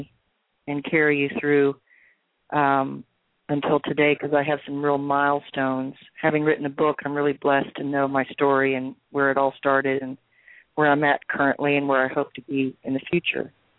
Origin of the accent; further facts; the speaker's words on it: Appalachia, United States; we just had such a determination growing up in Appalachia that we had nothing, but we had everything